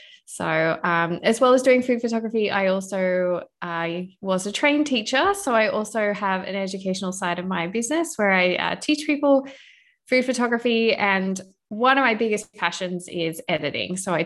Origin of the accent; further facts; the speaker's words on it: Australia; now in Canada; So I'm Australian, but I currently live in Canada.